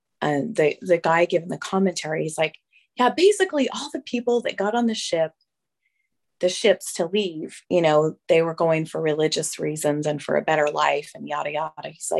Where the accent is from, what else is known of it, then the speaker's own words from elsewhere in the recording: Utah, United States; I know that I've lived a sheltered experience in some ways because growing up in Utah